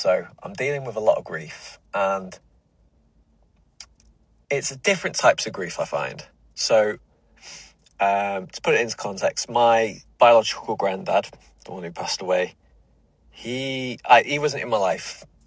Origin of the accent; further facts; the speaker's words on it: Newmarket, East of England, United Kingdom; I grew up in Newmarket, which is just about 20 minutes away from Cambridge.